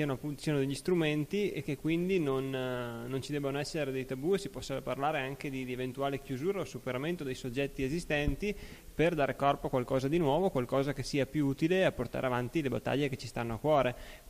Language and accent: Italian; Verona, Veneto, Italy; Ma io sono di Verona